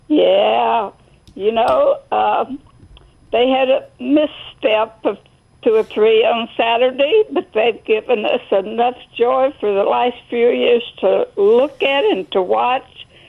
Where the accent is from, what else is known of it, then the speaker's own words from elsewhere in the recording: Alabama, United States; I've been an Alabama fan all my life, born and raised in Alabama.